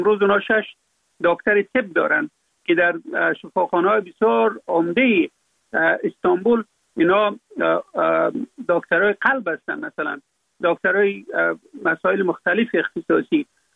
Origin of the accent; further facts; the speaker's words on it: Afghanistan; فقط من افغان هستم